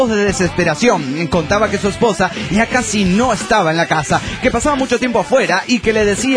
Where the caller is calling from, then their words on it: Quito, Pichincha, Ecuador; de Quito, Ecuador.